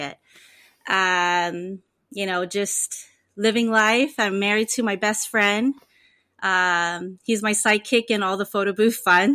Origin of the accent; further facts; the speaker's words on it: Honolulu, Hawaii, United States; I'm born and raised in Honolulu, Hawaii. Typical island girl.